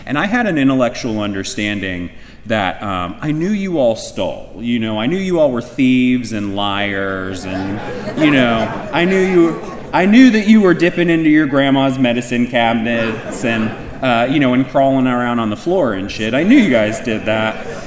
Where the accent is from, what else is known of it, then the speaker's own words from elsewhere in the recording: Cincinnati, Ohio, United States; And again … I'm an addict from Cincinnati, Ohio.